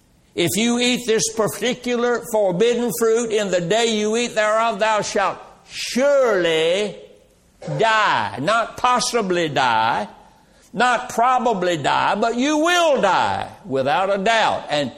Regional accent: Roxboro, North Carolina, United States; I remember when I was a small child, I was raised in Roxboro, North Carolina. I was born on the wrong side of the tracks.

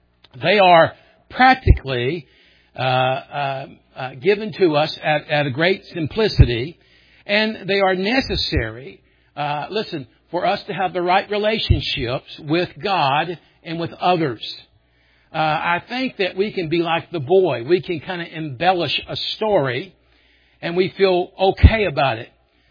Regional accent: Memphis, Tennessee, United States; I grew up in Memphis, and I learned to smell the manure wagon from 2 miles away.

